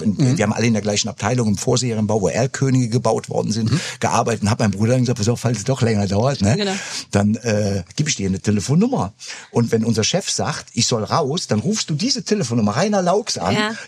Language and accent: German; Cologne, North Rhine-Westphalia, Germany; ja in Chorweiler groß geworden und dann haben wir im Seeberg gewohnt.